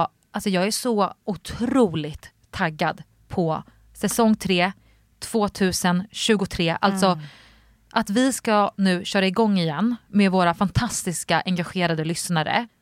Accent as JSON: {"language": "Swedish", "town": "Nacka", "region": "Stockholm County", "country": "Sweden", "said": "Jag är från Nacka"}